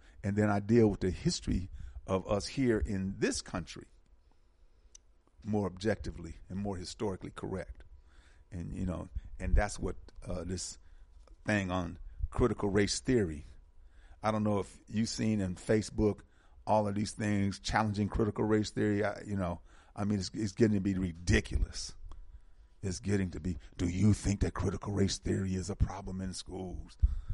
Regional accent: United States; We are American Africans.

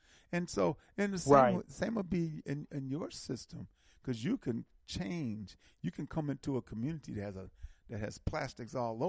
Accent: Milwaukee, Wisconsin, United States; I'm from Milwaukee, and I remember the water in Milwaukee was, because Lake Michigan, so forth, was very good.

